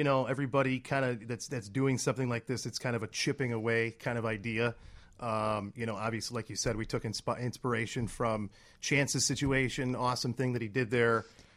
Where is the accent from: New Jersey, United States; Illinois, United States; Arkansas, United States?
Illinois, United States; Sterling; Yes, of course. I am from a small town in Illinois called Sterling.